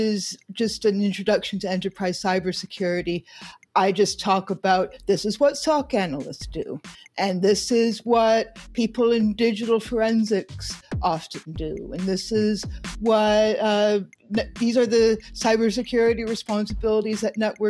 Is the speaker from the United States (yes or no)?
no; Canada; My dad immigrated from London, have English family, and I don't like saying I'm Canadian because I don't like to make my identity, but I am Canadian.